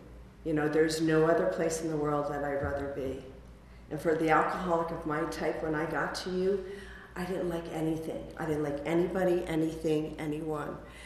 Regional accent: Middletown, New York, United States; I am born and raised in Middletown, New York, a great little town in the Catskills.

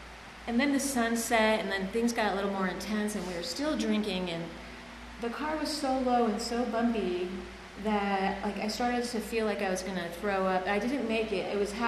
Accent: Lancaster, California, United States; And I grew up in Lancaster, and that was my first resentment. Mexican-American family, and they were in Orange County

